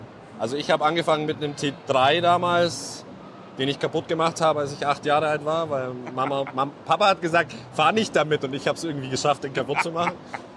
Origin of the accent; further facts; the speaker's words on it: Bavaria, Germany; also wir kommen ja gebürtig aus dem Allgäu.